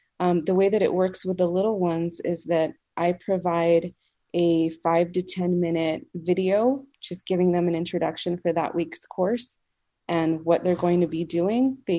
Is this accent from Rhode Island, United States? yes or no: no; El Paso, Texas, United States; And when I moved back to my hometown, El Paso, I felt very committed to wanting to create a program of filmmaking workshops.